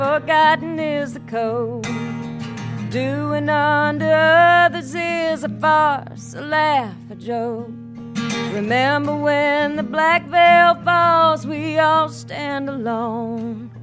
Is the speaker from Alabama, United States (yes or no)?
yes; Alabama, United States; There's a song I wrote about growing up in Alabama with my baby sister. We used to drive to school every day with our mama in the car and sing three-part harmony.